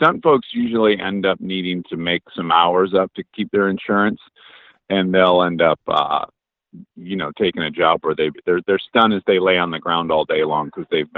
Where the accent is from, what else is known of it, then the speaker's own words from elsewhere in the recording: Michigan, United States; But we're both from Michigan, and we have sand dunes in Michigan, Silver Lake sand dunes, where a lot of people go in the summer.